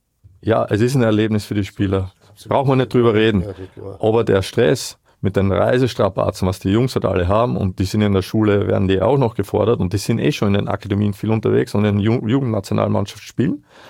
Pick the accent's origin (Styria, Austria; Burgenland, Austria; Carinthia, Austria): Burgenland, Austria; ich war ja noch so verrückt bei uns im Burgenland, weil wir ja langgezogen sind.